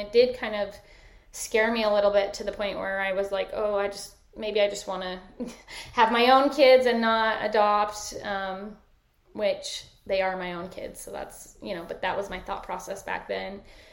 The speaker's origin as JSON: {"language": "English", "town": "Sandy", "region": "Utah", "country": "United States", "tie": "born or raised there", "said": "Yeah, I grew up in Sandy, Utah, and I was not a member of the religion that is very, you know, prominent out there."}